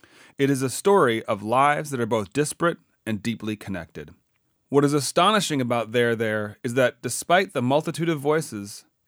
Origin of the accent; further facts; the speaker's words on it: Canada; And as a Canadian, I was disgusted by this.